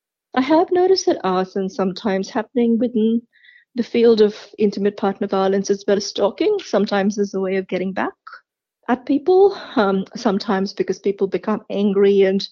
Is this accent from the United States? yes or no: no; India; Look, I have a specific interest in that field, obviously, because of my own background. I am Indian, but I don't have a lot of clients from that community at this point in time